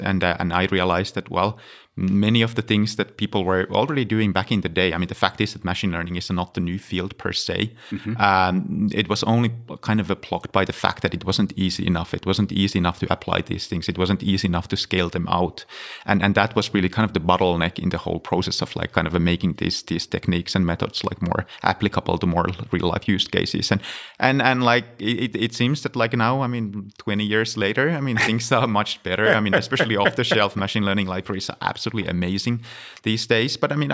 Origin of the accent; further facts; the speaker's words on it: Finland; English is a second language; I'm originally from Finland, so I was working at University of Helsinki.